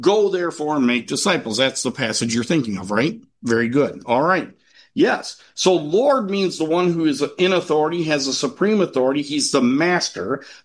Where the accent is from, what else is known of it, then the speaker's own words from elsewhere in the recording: Kankakee, Illinois, United States; born there; also born or lived in Nigeria; So I was born in Kankakee. And then when I was 6 months old, my dad took our family to Nigeria.